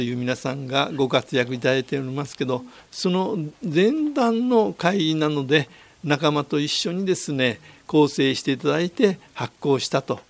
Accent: Kyushu, Japan; 私はですね、九州の、今、はい、話し方も訛りが出ると思いますけど、九州の出身でして、はい、昭和26年頃から全行の立石に住み始めました。

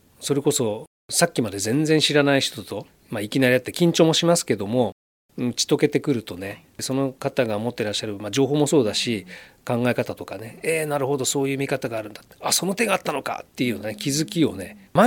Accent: Fujisawa, Kanagawa, Japan; also born or lived in other prefecture; 私生まれ育って今も住んでいるこの藤沢ですね

